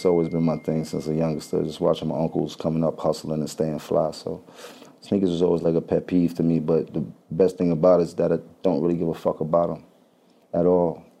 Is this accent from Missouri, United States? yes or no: no; New York, United States; because I'm not from the middle of the country. I'm from New York.